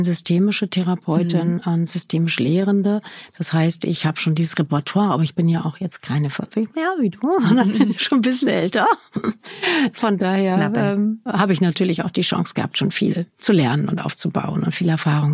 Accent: Namibia; now in Germany; Weil ich komme aus einer Flüchtlingsfamilie und einer Auswanderungsfamilie und bin dann ja quasi da aus meiner Heimat Namibia dann nach Deutschland gekommen.

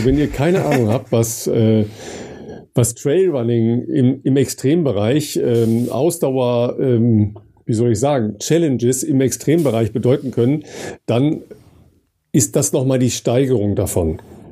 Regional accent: Dorsten, North Rhine-Westphalia, Germany; in meiner Heimat in Dorsten

